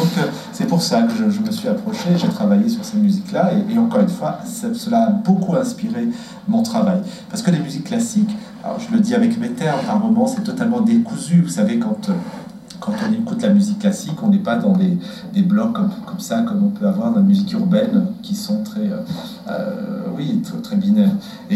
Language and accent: French; Lyon, Auvergne-Rhône-Alpes, France; born there; moi je suis né en France, à Lyon, mes parents viennent d'Afrique du Nord